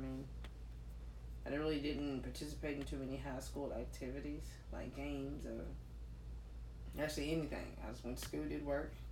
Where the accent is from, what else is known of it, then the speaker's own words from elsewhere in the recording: Norfolk, Virginia, United States; also born or lived in Louisville, United States; I mean, I liked it. Honestly, I grew up there. I lived in that neighborhood for like 11 years, and I just loved everybody in the neighborhood.